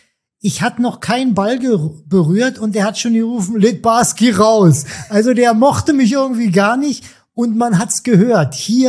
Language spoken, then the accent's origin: German; Berlin, Germany; born there; Ich bin in West-Berlin geboren. Da war die Mauer noch